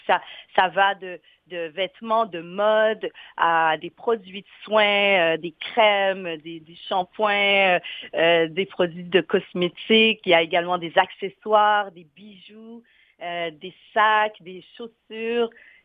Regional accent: Haiti; Moi, je suis haïtienne et africaine.

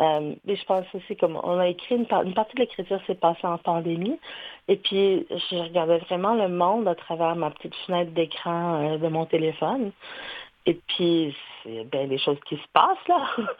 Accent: Halifax, Nova Scotia, Canada; moi, je viens d'Halifax. C'est sûr que c'est ces mélanges de langues-là font partie de mon entourage, mais c'est pas ma langue à moi, exactement. La mienne n'a pas de nom. Je viens d'Halifax.

